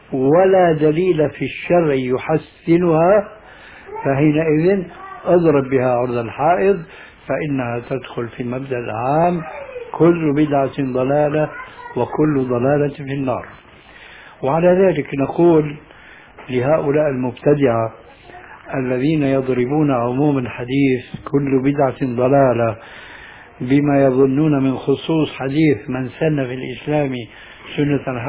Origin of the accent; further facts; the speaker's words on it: Syria; كما يقولون عندنا في سوريا